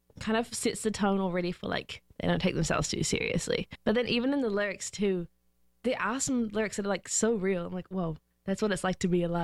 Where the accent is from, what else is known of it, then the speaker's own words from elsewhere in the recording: Wellington, New Zealand; I'm from Wellington in New Zealand